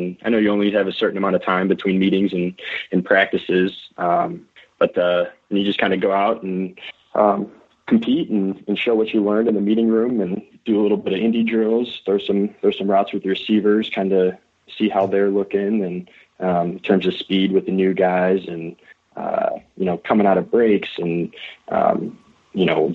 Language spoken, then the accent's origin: English; Chicago, Illinois, United States; I grew up in Chicago, but watching Steve Young and a little bit of Jerry Rice